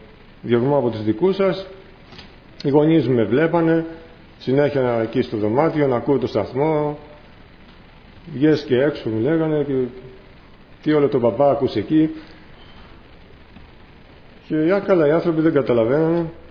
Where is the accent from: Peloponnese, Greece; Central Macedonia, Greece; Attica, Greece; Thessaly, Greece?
Peloponnese, Greece; Tripoli; Και τους λέω, από εδώ, από ένα χωριό, από την Τρίπολη.